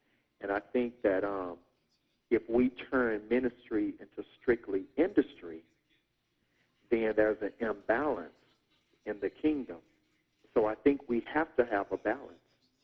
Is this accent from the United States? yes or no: yes; the South, United States; I'm from the South, you know.